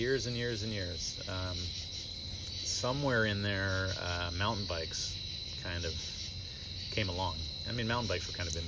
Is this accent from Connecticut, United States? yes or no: yes; Fairfield, Connecticut, United States; also born or lived in Branford; I grew up here in Connecticut, mostly in Fairfield and Branford.